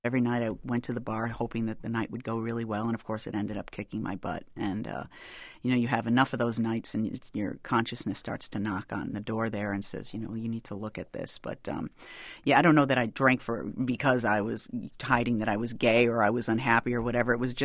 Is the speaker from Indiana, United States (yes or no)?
no; Dolton, Illinois, United States; Well, you know, I grew up in Dalton, Illinois in the 70s, and there nobody was gay.